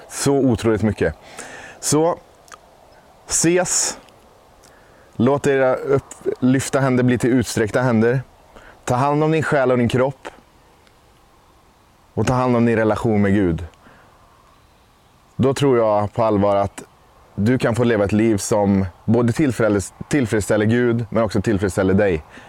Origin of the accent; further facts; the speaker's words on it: Fullesa, Sweden; Här som vi kallar för Snikavägen i min hemby Fullesa, där jag har spenderat många somrar